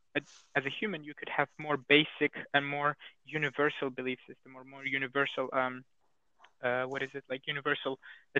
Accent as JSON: {"language": "English", "country": "Azerbaijan", "tie": "born or raised there", "said": "So I was born in Azerbaijan and I was brought up there and I spent quite a significant amount of my life in Azerbaijan."}